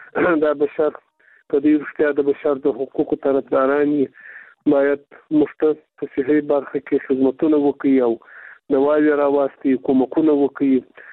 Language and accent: Pashto; Afghanistan; ځکه چې موږ د افغانستان خلک یو.